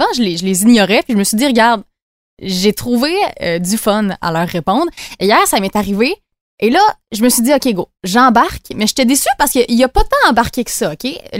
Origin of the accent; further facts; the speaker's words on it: Rimouski, Quebec, Canada; je viens de Rimouski?